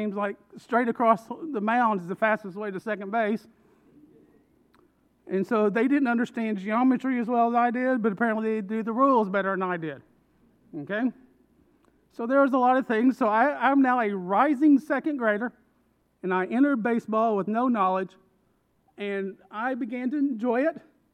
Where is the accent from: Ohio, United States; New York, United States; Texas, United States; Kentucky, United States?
Kentucky, United States; Lexington; So I was born in Lexington, Kentucky, on the campus of University of Kentucky. Dad was ROTC. We moved few times there around Lexington.